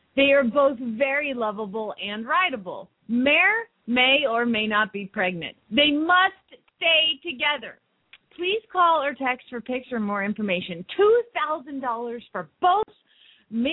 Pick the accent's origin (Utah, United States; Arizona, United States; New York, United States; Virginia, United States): Arizona, United States; my home state of Arizona, thank you very much.